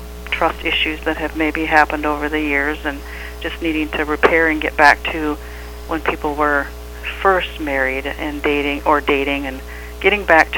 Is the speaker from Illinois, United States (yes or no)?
no; Redwood Falls, Minnesota, United States; I grew up in Redwood Falls.